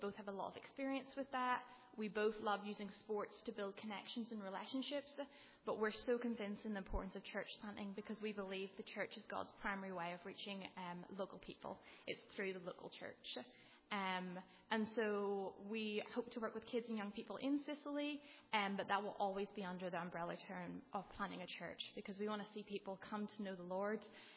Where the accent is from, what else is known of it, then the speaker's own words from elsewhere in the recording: Northern Ireland, United Kingdom; I'm from Northern Ireland, which is part of the UK.